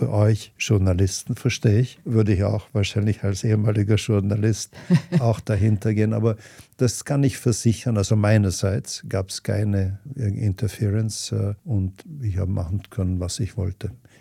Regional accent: United States; now in Austria; Wir leben in einer Welt, also ich bin ja auch Amerikaner.

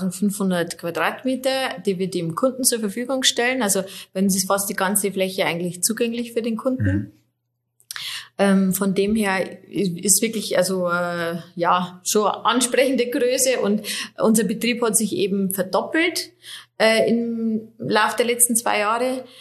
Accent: Schönsee, Bavaria, Germany; Ich bin nicht gebürtige Oberfichtacherin, sondern ich komme aus Schönsee, so 13 Kilometer weiter östlich.

